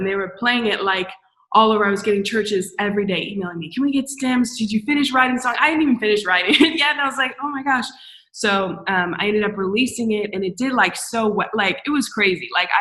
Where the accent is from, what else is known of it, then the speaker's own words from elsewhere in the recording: Greenville, United States; So I'm like saying I'm from Greenville helps no one.